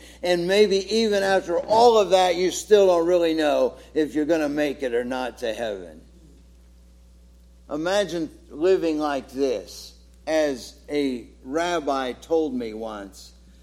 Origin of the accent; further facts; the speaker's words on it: St. Petersburg, Florida, United States; There's a familiar hymn that, as a boy growing up in First Missionary Church in St. Petersburg, Florida, this was the hymn that we would always sing after communion.